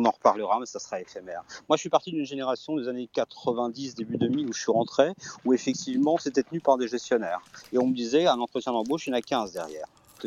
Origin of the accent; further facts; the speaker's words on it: Belgium; also born or lived in Brittany; Je suis belge, mais je me soigne et breton, donc je ne suis pas français.